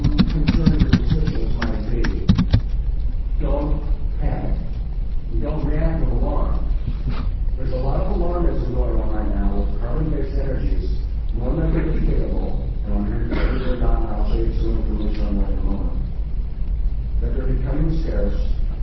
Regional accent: California, United States; I'm from California, and I know we have yet had in this part of the deregulation scene in California.

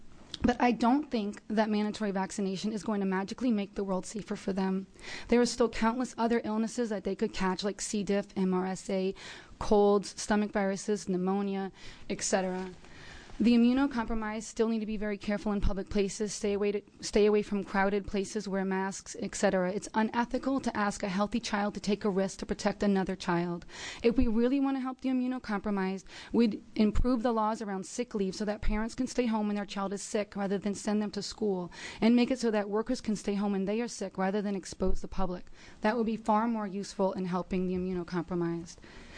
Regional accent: Hillsboro, United States; Good afternoon. … I'm from Hillsboro.

